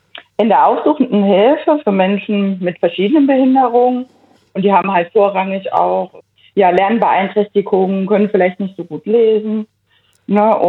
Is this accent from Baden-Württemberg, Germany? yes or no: no; Erfurt, Thuringia, Germany; also ich komme ja aus Erfurt